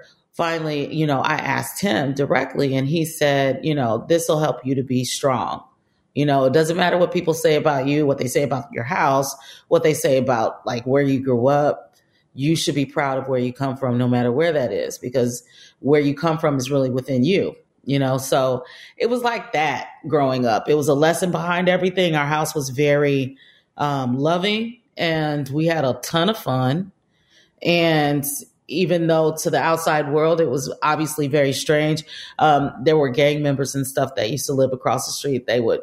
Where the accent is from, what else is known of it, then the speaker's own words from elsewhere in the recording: Compton, California, United States; You know, I didn't really think of Compton as this really terrible place. You know, it was home.